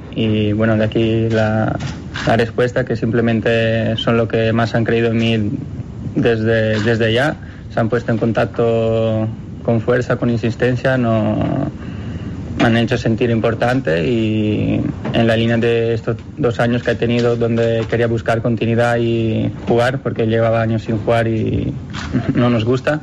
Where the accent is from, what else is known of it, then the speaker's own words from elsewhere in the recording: Italy; Spanish is a second language; Yo soy italiano